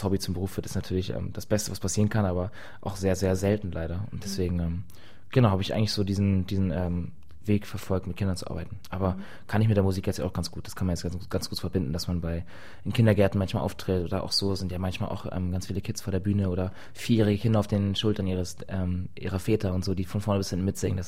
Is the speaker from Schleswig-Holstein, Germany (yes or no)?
yes; Schleswig-Holstein, Germany; Ich bin ja auf dem Dorf groß geworden, also ein bisschen neben Eutin. Eutin war danach irgendwann meine Schulstadt, in der die ich dann danach gezogen bin.